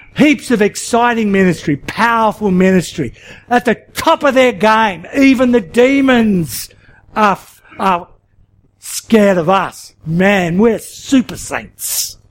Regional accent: Sydney, New South Wales, Australia; My heritage is dairy farming, and as a kid, albeit I grew up in Sydney

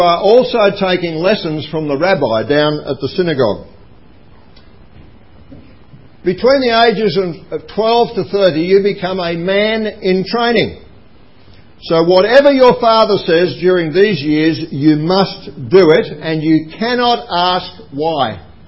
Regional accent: Kerang, Victoria, Australia; as I was growing up in Kerrang in northern Victoria

